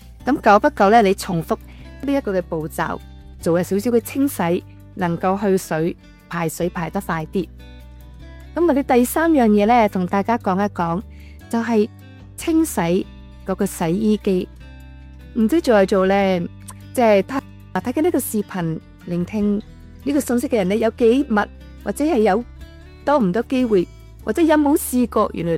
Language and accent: Cantonese; China; 我哋中国人嘅烹调嘅方式咧，都会比较多嘅油烟啦